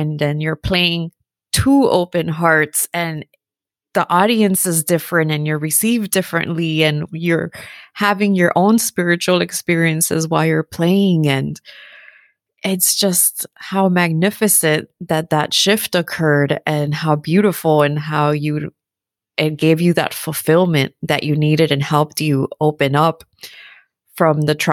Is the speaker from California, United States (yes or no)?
no; Miami, Florida, United States; born there; I was born in the States and my parents are Cuban. I was born in Miami, Florida.